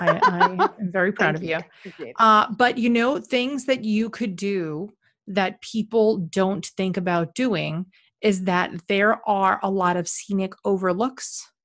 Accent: New York, United States; I mean, as a New Yorker, right.

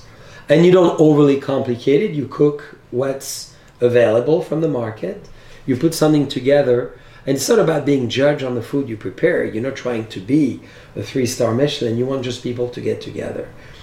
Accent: France; And maybe because I'm from France and people assume that I know food more than most

